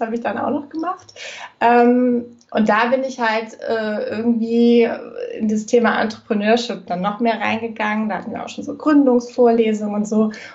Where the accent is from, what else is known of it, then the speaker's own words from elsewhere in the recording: Hamburg, Germany; ich komme aus Hamburg, bin 32 Jahre alt. Und ja, so ein typisches Nordlicht, würde ich sagen. Bin hier geboren, habe in Bremen studiert und in Lüneburg und bin jetzt wieder zurück sozusagen